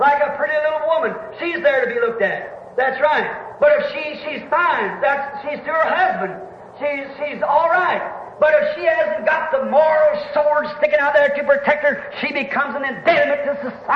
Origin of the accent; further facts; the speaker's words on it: United States; I'm an American, certainly.